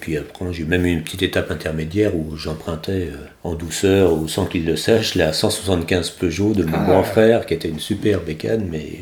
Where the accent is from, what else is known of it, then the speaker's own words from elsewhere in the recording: Angers, Pays de la Loire, France; now in Orléans, France; Non, en fait, moi, je suis originaire de la région d'Angers, mais bon, je suis venu pour le travail habiter sur la région d'Orléans.